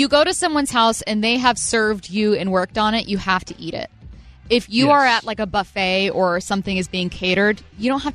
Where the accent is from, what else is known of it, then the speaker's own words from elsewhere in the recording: Washington, United States; this comes from being someone who is born and raised in Washington, someone who's local